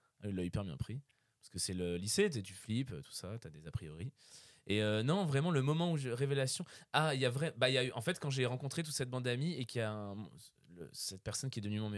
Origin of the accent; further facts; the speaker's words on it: Auvergne-Rhône-Alpes, France; J'ai grandi en Isère, en dessous de. T'as Lyon.